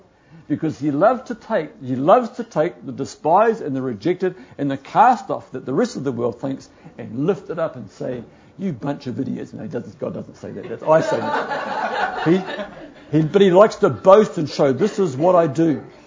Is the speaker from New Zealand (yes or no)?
yes; New Zealand; you could tell from my accent we weren't locals, you see, we were New Zealanders.